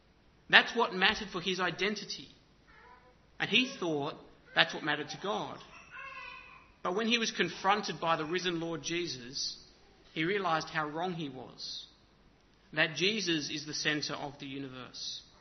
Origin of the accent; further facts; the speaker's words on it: Carlingford, New South Wales, Australia; I grew up in Carlingford, not that far away from here, and when I was a kid, I thought it was the centre of Sydney, if not the world.